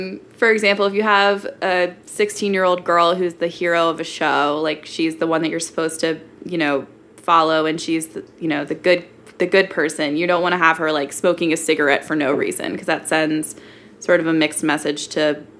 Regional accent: Marietta, Georgia, United States; also born or lived in Atlanta; I grew up in Marietta. It's north of Atlanta.

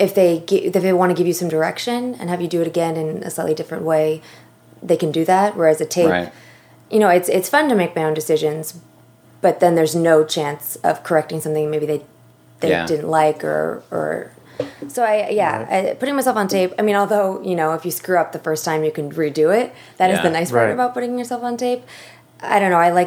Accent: Sacramento, California, United States; Plus, I'm from Sacramento, and there are performing arts outlets, but it's not a huge, you know, industry in Sacramento.

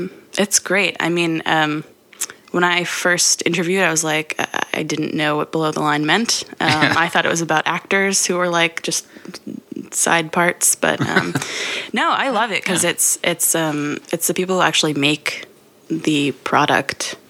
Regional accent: New Jersey, United States; now in Los Angeles, United States; I'm from New Jersey.

